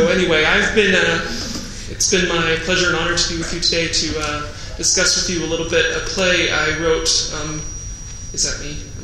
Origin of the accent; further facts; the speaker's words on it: Provo, Utah, United States; I'm a playwright from Provo.